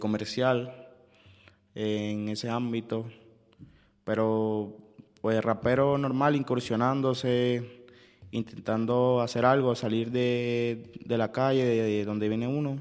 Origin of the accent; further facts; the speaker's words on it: Nicaragua; porque en mi país, en Nicaragua no hay mucho rapero, ¿me entiendes?